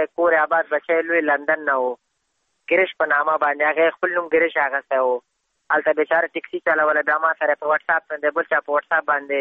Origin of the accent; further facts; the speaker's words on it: Afghanistan; موږ هم د افغانستان بچیان یو، د افغانستان معلولین یو، پوه شئ موږ باندې افغانستان ډېر ګران دی